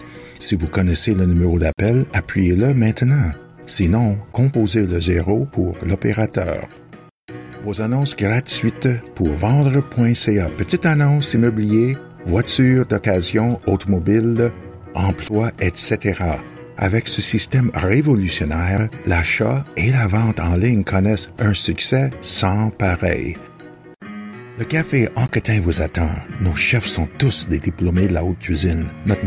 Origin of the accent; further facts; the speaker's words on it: Ottawa, Ontario, Canada; accent: Outaouais Valley; Je vis dans la région d'Ottawa, alors ceci explique mon léger accent de la vallée de l'Outaouais.